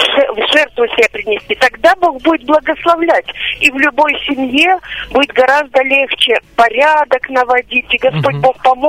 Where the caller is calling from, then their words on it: Voronezh Oblast, Russia; Я из Воронежской области звоню.